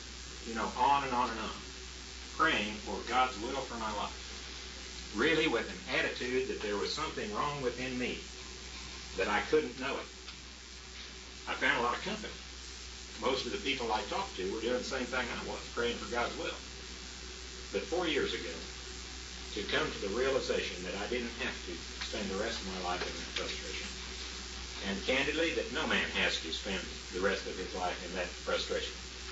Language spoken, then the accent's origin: English; Norman, Oklahoma, United States; from Norman.